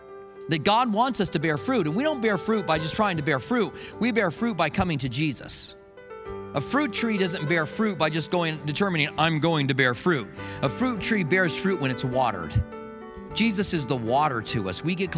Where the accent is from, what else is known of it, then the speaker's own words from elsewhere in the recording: Clinton, Iowa, United States; born there; but when you found out that I was born in Clinton, Iowa, you would go, no prophet has ever arisen out of Clinton, Iowa.